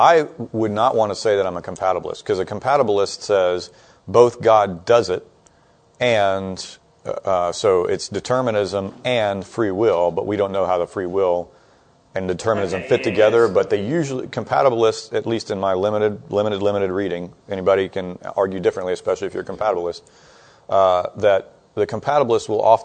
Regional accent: Atlanta, Georgia, United States; born there; I was born in Atlanta, so I can say this.

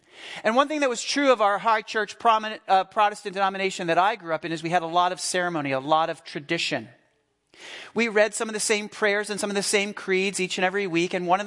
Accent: Philadelphia, Pennsylvania, United States; When I was a kid growing up in the Philadelphia area, my grandmother lived on a small island just north of Atlantic City called Brigantine.

